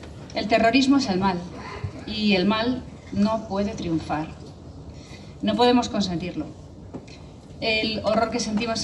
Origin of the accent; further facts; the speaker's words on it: Spain; Como española y representante de los madrileños, os traigo nuestras condolencias